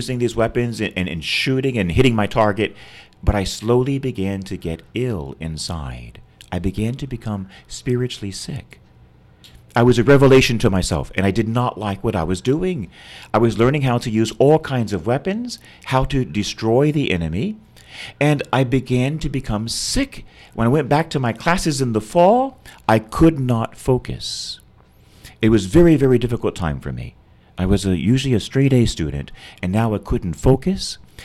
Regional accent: Florida, United States; And I love boats. I'm from Florida. I love the water. I love sea. I love the boats.

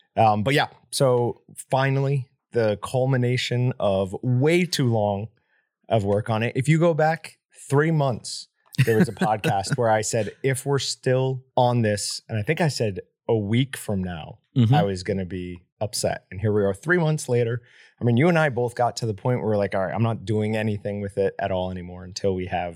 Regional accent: New York, United States; You know, I'm from New York. This is a totally different scene than what I was used to at that point.

